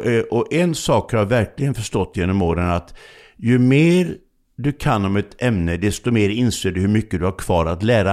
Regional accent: Laholm, Halland County, Sweden; För jag kommer ju från Laholm, som bara är 2 mil från svenska metropolen Båstad.

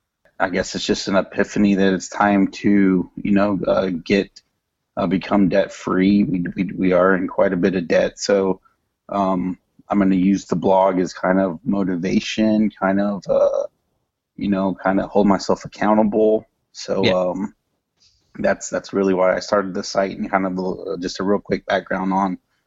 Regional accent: San Antonio, Texas, United States; I'm from San Antonio, Texas, and I run the site debtfreehustle.com.

